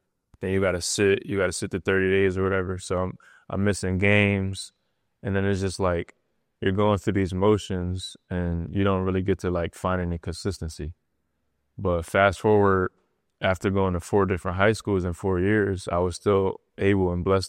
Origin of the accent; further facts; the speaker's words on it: Trenton, New Jersey, United States; Like, when I was just a kid, I mean, growing up in Trenton, I couldn't really afford, like, a nice court.